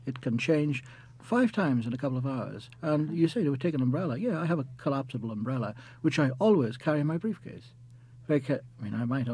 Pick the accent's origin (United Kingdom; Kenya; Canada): United Kingdom; Wales; now in Belfast, United Kingdom; I'm Welsh. I was born in Wales, brought up in Wales, did my undergraduate work in Wales. Later I went to the United States to graduate school, and currently I teach American Economic History at the Queen's University in Belfast.